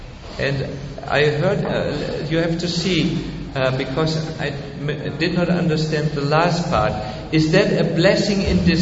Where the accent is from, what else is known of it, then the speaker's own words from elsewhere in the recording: Germany; We are from Germany. We are very stubborn people.